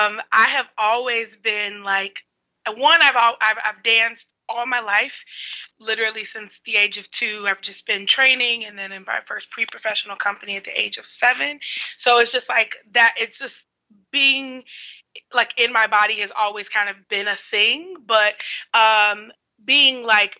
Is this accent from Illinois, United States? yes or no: yes; Chicago, Illinois, United States; I'm actually not from Bahia. Mm. Like, I'm from Chicago.